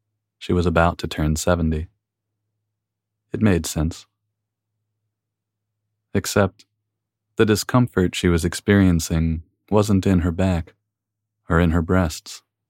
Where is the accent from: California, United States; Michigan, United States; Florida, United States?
California, United States; San Diego; We grew up in San Diego together. We've been close for more than 20 years.